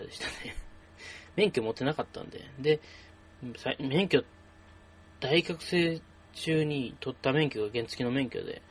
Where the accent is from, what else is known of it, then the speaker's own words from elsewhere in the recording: Osaka, Japan; born there; 僕大阪生まれなんですけど、隣が奈良で、大阪と奈良の間に生駒山っていうんですかね、山脈というか山があって